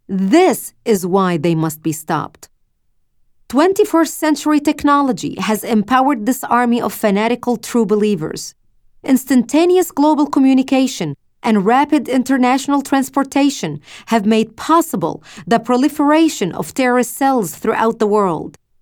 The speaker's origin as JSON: {"language": "English", "country": "Lebanon", "tie": "born or raised there", "said": "while growing up in Lebanon, I witnessed and experienced the horror and terror this neo-jihad wreaks on civilians, nations, and societies. After having lived in a bomb shelter for 7 years"}